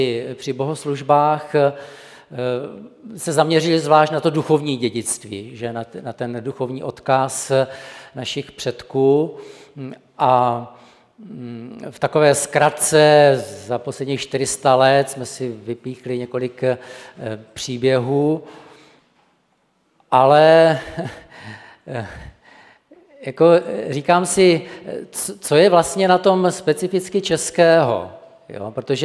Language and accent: Czech; Moravia, Czechia; když jsme hrdí na to, že jsme Češi, a já jsem Moravák mimochodem